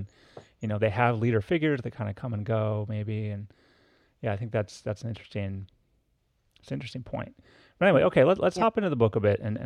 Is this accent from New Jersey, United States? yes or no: no; Los Angeles, California, United States; now in New York, United States; cause I grew up in Los Angeles and I live in New York now.